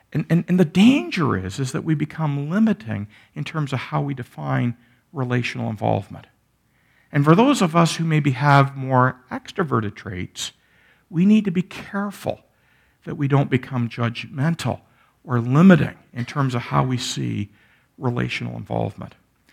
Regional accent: Toronto, Ontario, Canada; You know, I know I grew up in Toronto, and I have a lot of friends and peers in the Toronto area.

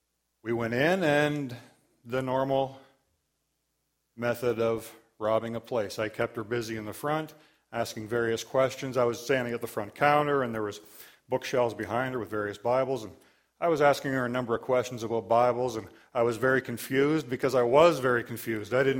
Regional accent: Guelph, Ontario, Canada; I was raised in Guelph.

